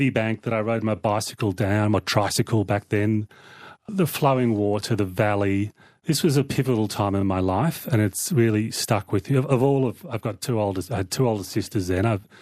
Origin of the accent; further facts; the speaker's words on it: Victoria, Australia; also born or lived in Melbourne; growing up in a farmhouse behind a levee bank in a bean field by the banks of the Snowy River in a very sort of isolated community upstream of Orbost in far east Gippsland. I was taken there when I was 4 years old.